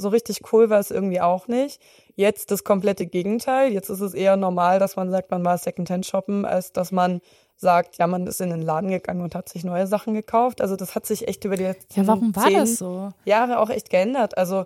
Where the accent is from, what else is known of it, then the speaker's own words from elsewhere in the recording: Dresden, Saxony, Germany; also in Dresden, ich komme aus Dresden